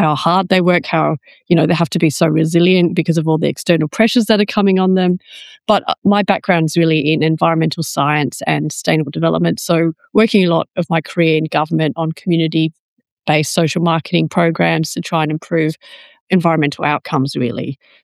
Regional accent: Perth, Western Australia, Australia; moved away as an adult; also born or lived in United Kingdom; now in Narromine, Australia; it was really a massive learning curve for me to be suddenly living on a farm after growing up in Perth and working and living in the UK with John for about 5 years. We moved in about 2011 to the farm, 2,500 hectares in Narromine.

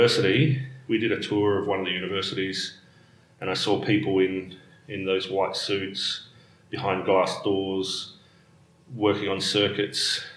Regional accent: South Australia, Australia; our country school in South Australia, so I grew up in South Australia, country school

